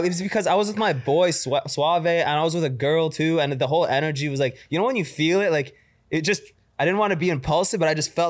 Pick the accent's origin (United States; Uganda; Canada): Canada; I'm from Canada, man.